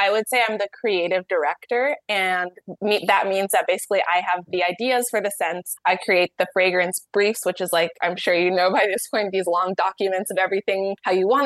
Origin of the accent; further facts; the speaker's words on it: Dayton, Ohio, United States; So growing up, I grew up in Dayton, Ohio. My mom is Jamaican. My dad is, I like to call him, like, was regular black. So kind of this multicultural kid in this very white suburb.